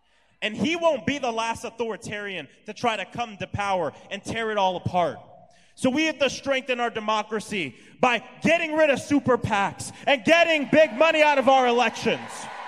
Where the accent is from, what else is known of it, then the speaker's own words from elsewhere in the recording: Florida, United States; but because in my home state, many of us have been engaged in a hard fight.